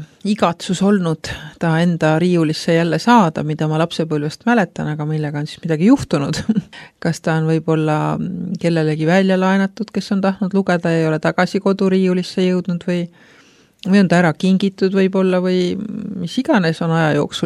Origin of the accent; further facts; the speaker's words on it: Kernu, Harju County, Estonia; Ma olen pärit Harju maalt väikesest Kernu külast